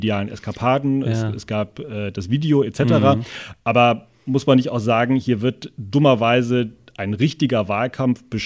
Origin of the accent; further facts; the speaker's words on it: Andernach, Rhineland-Palatinate, Germany; Aus Andernach.